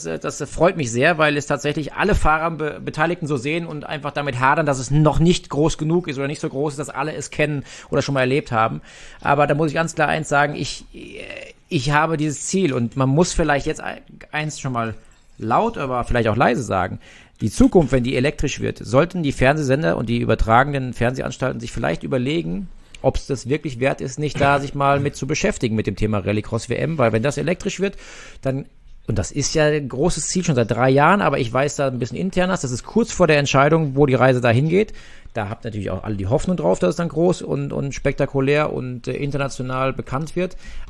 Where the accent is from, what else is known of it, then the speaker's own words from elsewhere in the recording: Rhineland-Palatinate, Germany; Nürburgring, meine Heimat, da bin ich aufgewachsen.